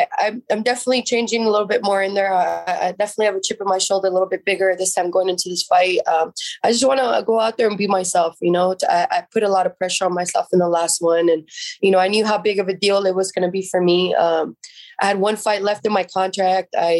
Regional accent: San Jose, California, United States; I just, you know, I grew up in Eastside San Jose. It's probably not the best neighborhood. My parents were immigrants. So I'm first generation here

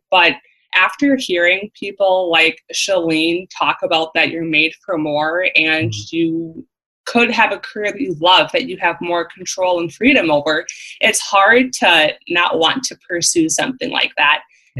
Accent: Wisconsin, United States

